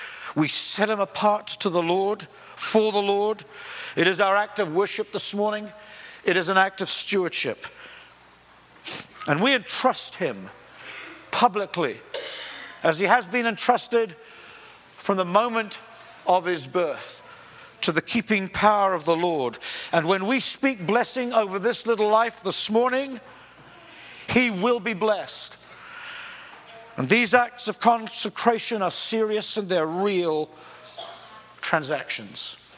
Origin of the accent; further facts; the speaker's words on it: England, United Kingdom; And you might think, as an Englishman and a guy who used to teach English, that I'll be quoting William Shakespeare at this point.